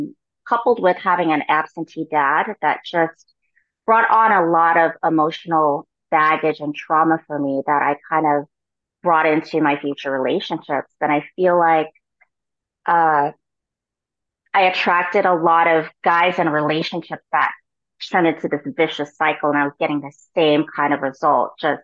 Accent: California, United States; To start with my backstory, I grew up in California. My mom was a single mom.

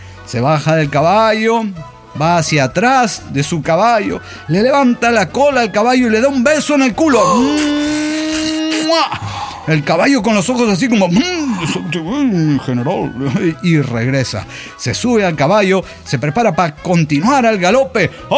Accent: Mexico City, Mexico; de la Ciudad de México.

